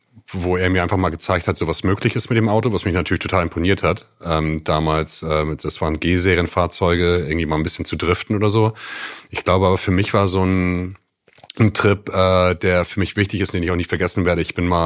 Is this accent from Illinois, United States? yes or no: no; California, United States; ich wäre ganz gerne in meiner alten Heimat in Kalifornien, in Südkalifornien, würde morgens surfen gehen. Wind and Sea heißt der alte Spot, wo ich groß geworden bin dort.